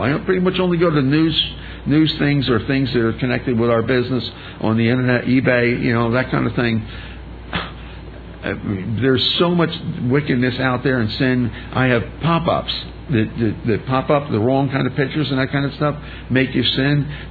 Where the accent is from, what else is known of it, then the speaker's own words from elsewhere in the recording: Easton, United States; born there; I was born in Easton, here in Easton, in 1947.